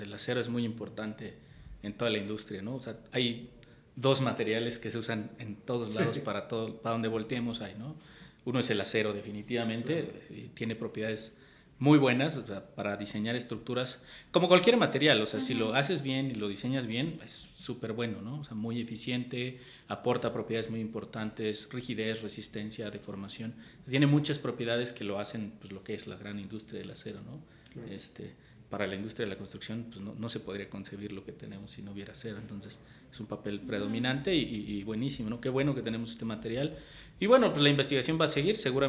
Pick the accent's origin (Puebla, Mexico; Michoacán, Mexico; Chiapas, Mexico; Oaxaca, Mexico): Puebla, Mexico; Zacatlán; born there; now in Mexico City, Mexico; yo no soy de la Ciudad de México, nací en un pueblito que se llama Zacatlán, en el estado de Puebla.